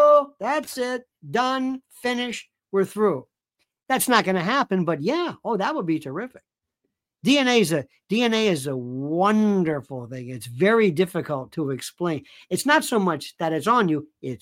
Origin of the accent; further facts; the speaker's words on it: Tampa, Florida, United States; Oh, for a Tampa. Oh my God. Well, that's my hometown.